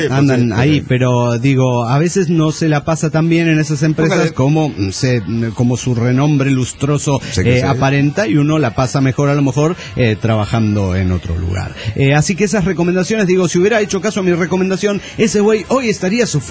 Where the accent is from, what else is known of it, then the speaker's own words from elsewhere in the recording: Zacatecas, Mexico; de Zacatecas, México.